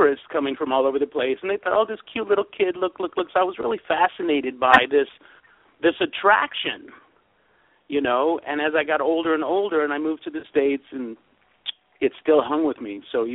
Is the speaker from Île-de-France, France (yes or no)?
yes; Paris, Île-de-France, France; I was born in Paris, which is the city of love. Everyone knows that. And I was a little kid in the mid-70s.